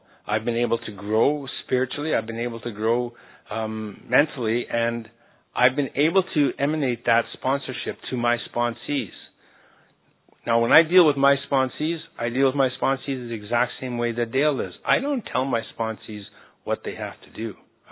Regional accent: Calgary, Alberta, Canada; also born or lived in Las Vegas, United States; I'm from Calgary, Alberta, Canada, but I also live part-time in Las Vegas, Nevada.

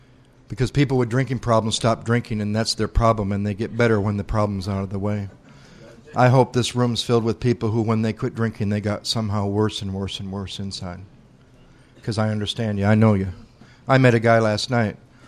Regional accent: Battle Creek, Michigan, United States; I grew up in Battle Creek, Michigan, which is halfway between Detroit and Chicago, and that was kind of what I was like. I was a white guy who lived halfway between Detroit and Chicago, who wanted to be black.

